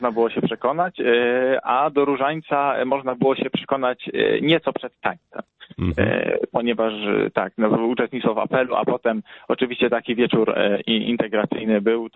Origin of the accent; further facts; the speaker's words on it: Tychy, Silesian Voivodeship, Poland; Ja przyjechałem ze Śląska, z Tychów, konkretnie z Czułowa. Jest to naprawdę piękna dzielnica Tychów